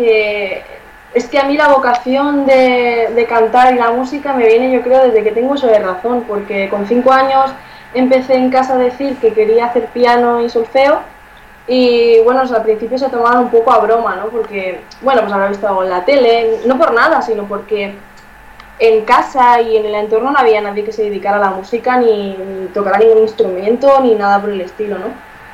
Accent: Catalonia, Spain; recibo mucho apoyo, de España también, y por supuesto de Cataluña, ¿no?, porque de aquí soy

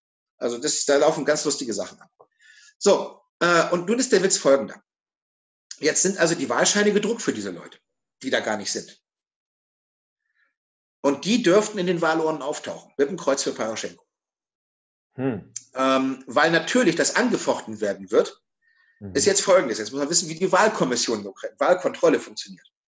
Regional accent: Germany; now in Russia; Wenn ich als Deutscher hier in Russland wohne, kann ich zur Bundestagswahl in das Konsulat gehen und da meine Stimme abgeben.

